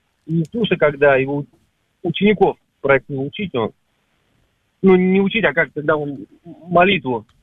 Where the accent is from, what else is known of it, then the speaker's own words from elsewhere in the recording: Moscow, Russia; А, я из Москвы.